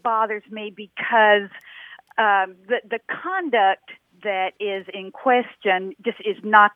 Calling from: Richmond, Virginia, United States; Richmond, Virginia.

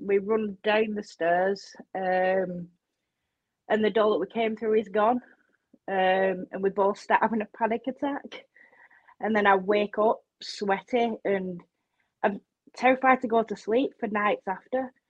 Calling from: United Kingdom

